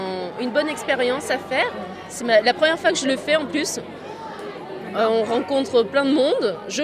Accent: Pacé, Brittany, France; je viens de la paroisse de Passé, à côté de Rennes, donc diocèse de Rennes, en Bretagne.

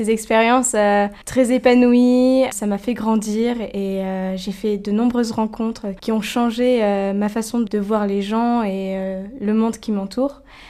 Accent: Châteaudun, Centre-Val de Loire, France; Je viens de Châteaudun. En ce moment, j'étudie à Angers et j'étudie les langues.

